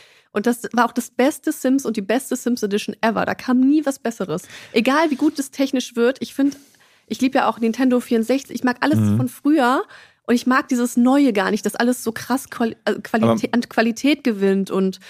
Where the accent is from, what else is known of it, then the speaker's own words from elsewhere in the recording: Düsseldorf, North Rhine-Westphalia, Germany; ich bin in Oberbilk aufgewachsen. Das ist halt schon mitten in Düsseldorf, der Stadtteil. Aber drumherum auch noch Park, Spielplatz.